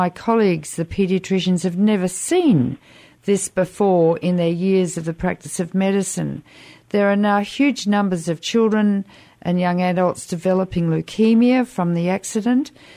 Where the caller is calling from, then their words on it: Australia; I'm taping this from Australia, but we've got 40% of the world's richest uranium here in Australia